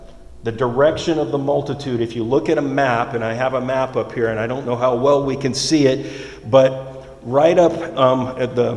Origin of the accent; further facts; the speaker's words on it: Florida, United States; I'm from Florida. And there were times where I would go out to the beach and I would just park.